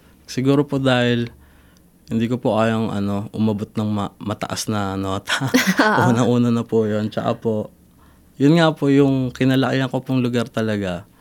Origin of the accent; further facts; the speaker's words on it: Quezon City, Metro Manila, Philippines; Sa Cubao po.